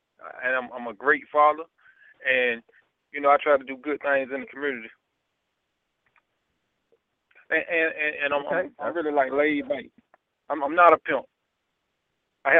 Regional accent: Georgia, United States; I'm actually from Georgia, from South Georgia.

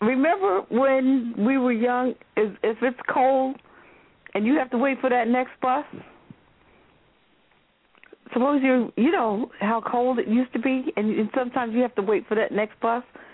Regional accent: New York, United States; Even though I am a New Yorker, but I don't know, the behavior is really, it's a lot.

